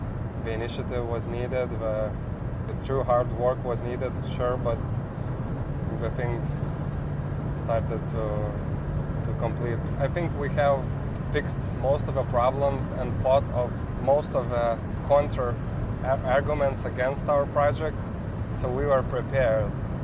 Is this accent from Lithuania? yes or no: yes; Lithuania; English is a second language; Lithuania for all my life. I would describe myself as a starting businessman.